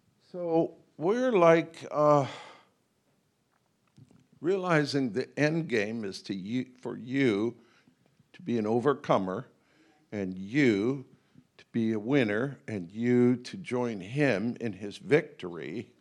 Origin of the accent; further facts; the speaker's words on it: Canada; because I have a British heritage. Even though we grew up in Canada, I'm one of you.